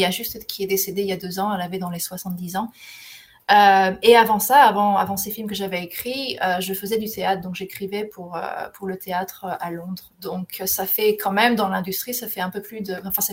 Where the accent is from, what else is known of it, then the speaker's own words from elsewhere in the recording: France; Et oui, je viens de France aussi.